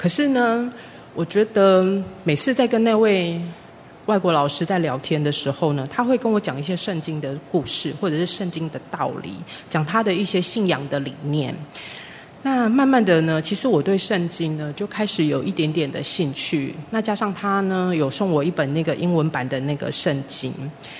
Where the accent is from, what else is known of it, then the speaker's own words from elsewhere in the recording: Taichung, Taiwan; 那时候我小时候是住在台中，那台中那时候是为了想要学英文。